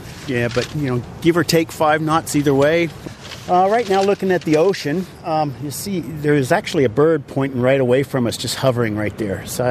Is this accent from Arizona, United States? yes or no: yes; Arizona, United States; moved away as an adult; Okay, well, I came from Arizona in the States. I came over here for hang gliding competitions in the summer.